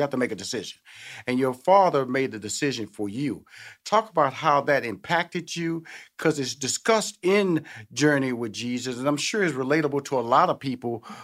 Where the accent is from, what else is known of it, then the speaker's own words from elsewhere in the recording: Houston, Texas, United States; I come from Houston, Texas. Like I said earlier, born in the inner city. You know, Fifth Ward.